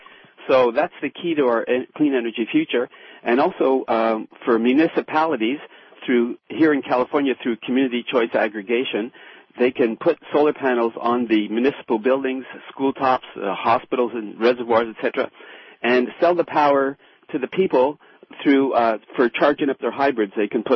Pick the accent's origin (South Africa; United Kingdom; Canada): Canada; Montreal, Quebec; Well, originally I am. I'm from Montreal, Canada.